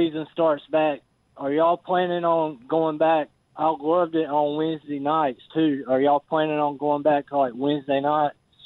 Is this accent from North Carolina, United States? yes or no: yes; North Wilkesboro, North Carolina, United States; I'm from North Wilkesboro, so vice versa for me.